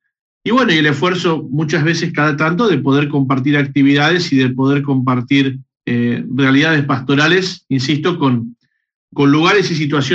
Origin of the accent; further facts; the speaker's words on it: Olivos, Buenos Aires Province, Argentina; born there; Yo nací en Olivos, yo soy de zona norte, nací en Olivos